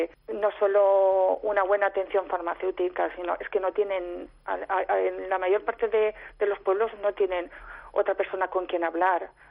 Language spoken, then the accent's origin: Spanish; Puzol, Valencian Community, Spain; No, yo soy de Puzol, Valencia.